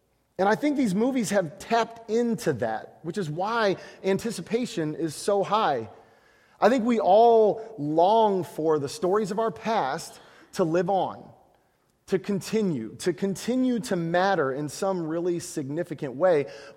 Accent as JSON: {"language": "English", "town": "Chicago", "region": "Illinois", "country": "United States", "tie": "born or raised there", "said": "When I was like 10 years old, I grew up in Chicago, and in Chicago you get lots of snow."}